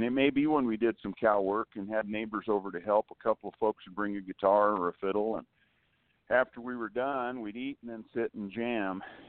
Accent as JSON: {"language": "English", "town": "Las Vegas", "region": "New Mexico", "country": "United States", "tie": "born there", "said": "Well, I was born in Northeast New Mexico. The little town is Las Vegas, New Mexico, which was actually the original Las Vegas."}